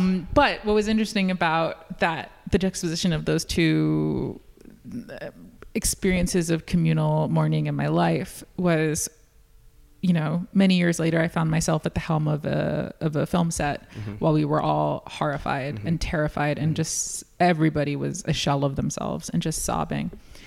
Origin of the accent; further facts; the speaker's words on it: New York, United States; And I'm born and raised in New York.